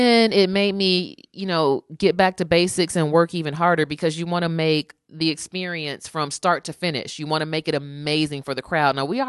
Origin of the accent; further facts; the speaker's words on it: Illinois, United States; Chicago is like 30 minutes from my hometown.